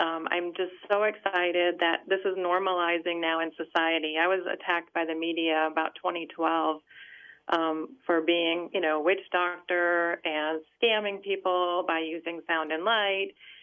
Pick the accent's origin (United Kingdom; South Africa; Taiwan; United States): United States; Detroit, Michigan; I was born in the Dearborn Heights area near outside of Detroit. My parents were born in Detroit. My grandparents were born in Detroit.